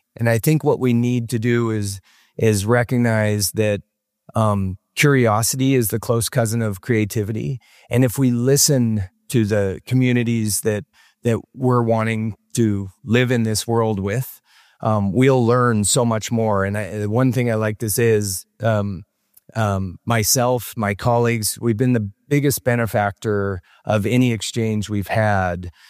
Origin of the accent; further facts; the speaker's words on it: British Columbia, Canada; now in Boston, United States; So from the west coast of Canada, and am now based in Boston.